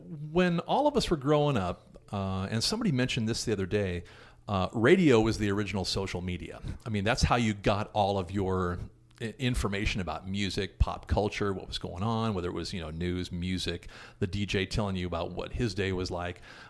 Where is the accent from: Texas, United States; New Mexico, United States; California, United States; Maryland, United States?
California, United States; Huntington Beach; also born or lived in Los Angeles; South L.A., and then we moved after maybe 12 years old, and we moved to Orange County area, Huntington Beach